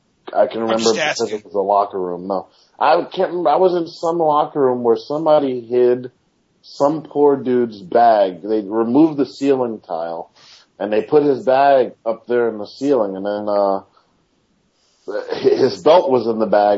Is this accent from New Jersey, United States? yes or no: yes; New Jersey, United States; I'm from New Jersey.